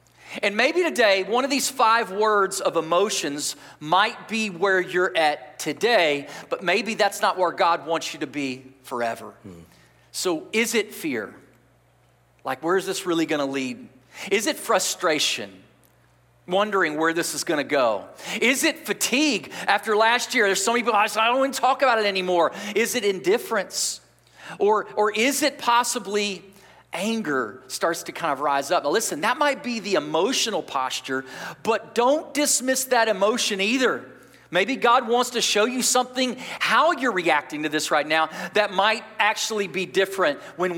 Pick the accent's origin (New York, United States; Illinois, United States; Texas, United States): Texas, United States; Irving; I grew up in Texas, and I grew up in the Dallas Metroplex area. Really, Irving is a suburb of Dallas, right next door.